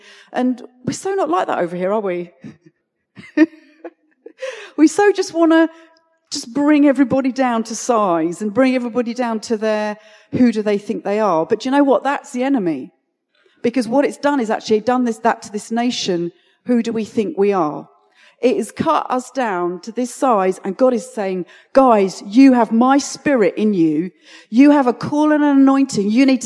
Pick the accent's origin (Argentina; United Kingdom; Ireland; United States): United Kingdom; You know, we conquered the British. We were like, yeah, we're British, but you know, just ignore us.